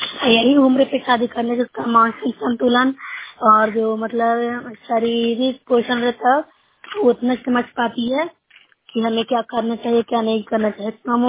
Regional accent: Nalanda, Bihar, India; मैं नूरसरा ब्लॉक से हूँ, जिला नालंदा की निवासी हूँ।

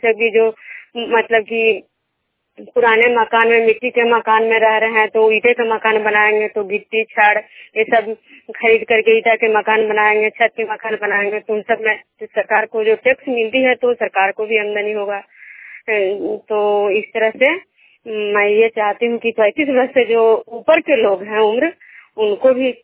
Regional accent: Bishnupur, Bihar, India

